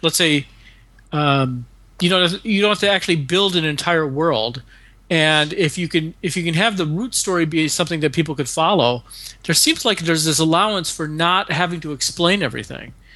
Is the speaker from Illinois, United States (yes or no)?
yes; Chicago, Illinois, United States; because I was raised in Chicago by Southerners, which is like being raised by wolves out there in the city.